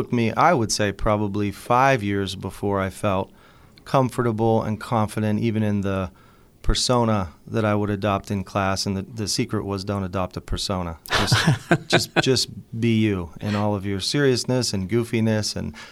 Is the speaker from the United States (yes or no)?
yes; Mount Lebanon, Pennsylvania, United States; I grew up in Pittsburgh, more specifically Mount Lebanon, and still live there.